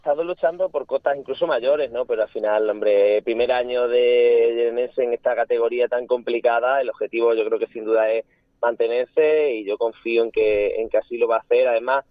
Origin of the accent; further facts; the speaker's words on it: Alcazaba, Extremadura, Spain; Yo recuerdo siempre en mi pueblo, que es Alcazaba, que es una pedanía de Badajoz muy pequeñito, que seguro que pocos conocen